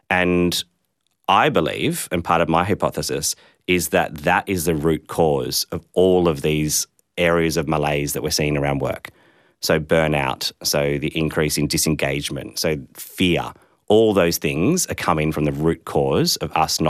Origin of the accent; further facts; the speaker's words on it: Sydney, New South Wales, Australia; So I grew up in Sydney. I went to a private school.